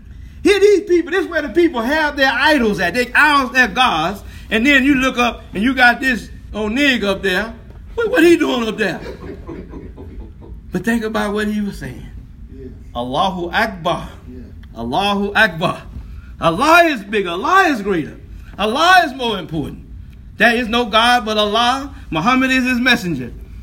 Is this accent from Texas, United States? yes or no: yes; Houston, Texas, United States; I'm from Houston. You come to Houston, you can go almost anywhere.